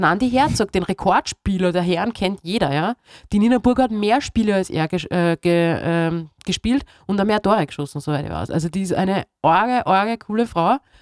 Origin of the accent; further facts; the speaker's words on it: Heidenreichstein, Lower Austria, Austria; ich habe dann in einem Fußballverein bei uns in Heidenreichstein eben gespielt